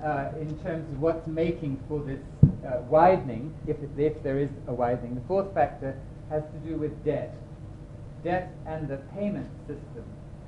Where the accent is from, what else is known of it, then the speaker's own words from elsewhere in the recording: New Zealand; In fact, I'm a New Zealander